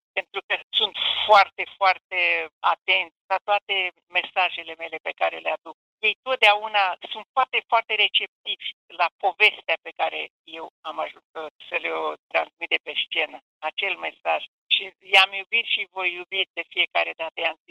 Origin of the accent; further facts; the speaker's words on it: Moldova; și eu, pătată, sunt tot moldovean, că de peste Prut, dar simt am același sânge cu voi.